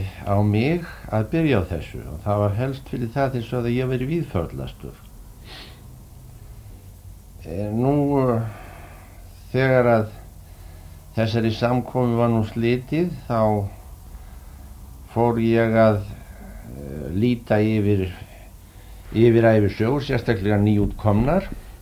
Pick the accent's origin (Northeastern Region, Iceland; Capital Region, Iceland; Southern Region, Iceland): Southern Region, Iceland; Stokkseyri; born there; ég er fættur úr Stokkseyri á Klöpp 13. apríl 1909. Nú foreldrar mínir voru Sæfinna Jónsdóttir frá útverkum og … frá Háfi í Holtum í Rangárvallssýslu.